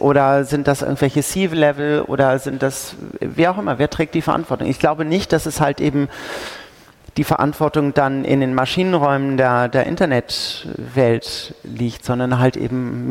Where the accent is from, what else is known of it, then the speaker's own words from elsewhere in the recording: Schleswig-Holstein, Germany; ich als Schleswig-Holsteinerin habe meine Landesregierung.